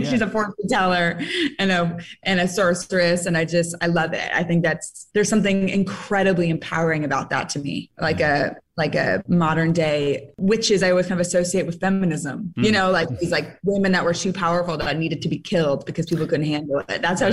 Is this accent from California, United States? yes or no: yes; San Francisco, California, United States; I'm from San Francisco.